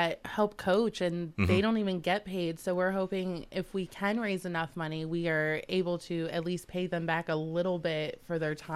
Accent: Delaware, United States; I'm from Delaware.

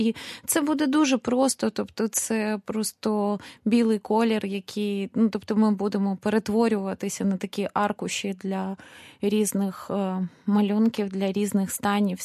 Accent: Kyiv, Ukraine; я виросла в Києві

